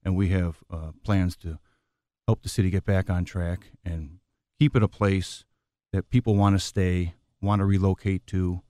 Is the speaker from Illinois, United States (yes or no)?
yes; Chicago, Illinois, United States; I was born and raised in Chicago. My wife Janine and I are raising our four children here.